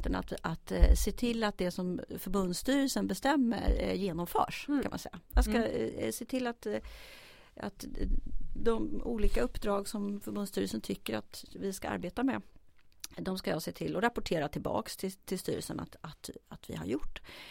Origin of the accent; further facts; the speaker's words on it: Sollentuna, Stockholm County, Sweden; also born or lived in Lund / United States; jag kommer från Stockholm. Absolut. Jag är uppvuxen i Sollentuna och sen har jag bott i Stockholm i större delen av mitt liv med en kort utflykt till Lund och en lite längre utflykt till USA. Men det är väldigt länge sedan nu.